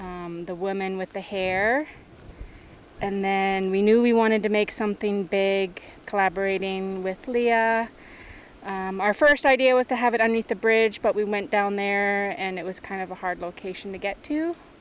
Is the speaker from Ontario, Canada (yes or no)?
no; Kispiox, British Columbia, Canada; now in Gitanmaax, Canada; I come from Kispiax. I live in Gittimax, and we are on Gitsan territory right now.